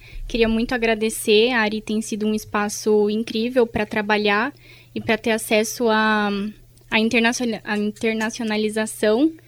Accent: Brazil; eu sou do Brasil

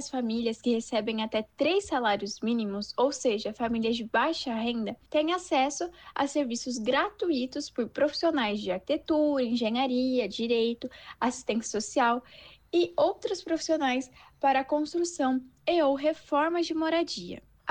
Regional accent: Votuporanga, São Paulo, Brazil; born there; now in Londrina, Brazil; eu tenho 20 anos, sou nascida da cidade de Votuporanga, São Paulo, atualmente moro em Londrina, cursando arquitetura e urbanismo na Universidade Estadual de Londrina.

